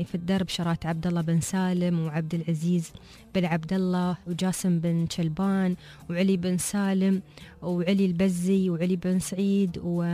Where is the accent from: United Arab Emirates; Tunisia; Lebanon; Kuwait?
United Arab Emirates; عندنا في الإمارات